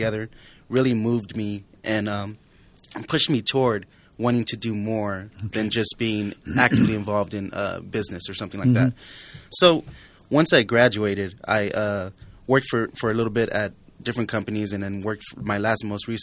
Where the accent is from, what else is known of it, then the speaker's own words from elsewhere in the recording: San Antonio, Texas, United States; Well, like you mentioned, I'm from San Antonio, Texas.